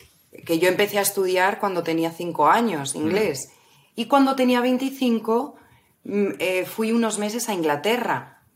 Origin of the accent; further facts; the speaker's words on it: Spain; soy española, encantada de conocerte